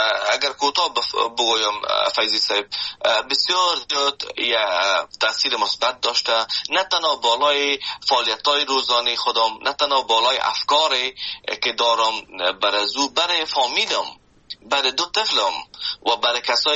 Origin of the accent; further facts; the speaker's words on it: Afghanistan; now in Canada; من از افغانستان به کانادا آمدم که ده ها یا هزارها کیلومتر فاصله است